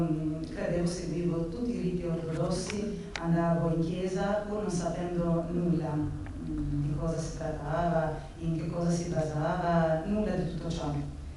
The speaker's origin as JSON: {"language": "Italian", "country": "Albania", "second_language": "Italian", "moved": "as an adult", "lives_now": "Italy", "said": "vengo dall'Albania, sono venuta in Italia nel 1999 per motivi di studio. E, fin da piccola io credevo nel Signore e avevo il suo timore dentro il mio cuore."}